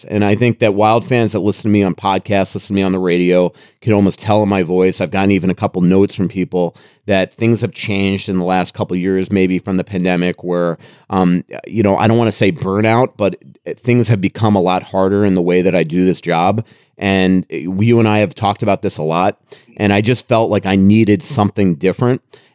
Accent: Florida, United States; I know we're both from Florida

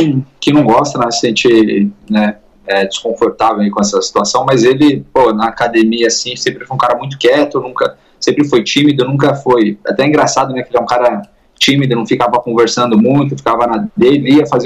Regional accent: Indaiatuba, São Paulo, Brazil; Sou de Indaiatuba. Lutei MMA ali, foi dentro de uma academia ainda em Indaiatuba, né?

